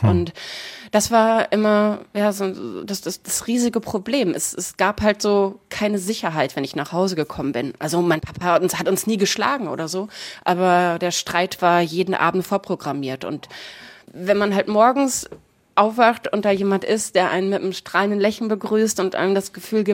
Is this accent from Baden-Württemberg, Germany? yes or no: no; Herne, North Rhine-Westphalia, Germany; Ja, ich bin in Herne zur Schule gegangen.